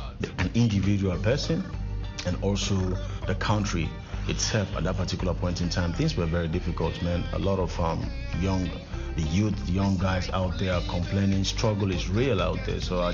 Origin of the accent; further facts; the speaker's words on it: Yele, Northern Province, Sierra Leone; also born or lived in Freetown / Australia; I was born in Yele Tonko Lili District, grew up there, did my primary school there, and I came to Freetown.